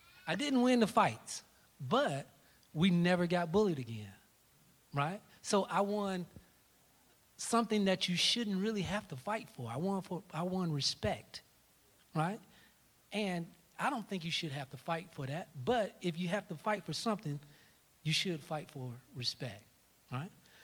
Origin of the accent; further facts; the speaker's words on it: Tallahassee, Florida, United States; I'm from Tallahassee, born and raised here. I grew up in Joe Lewis Housing Projects.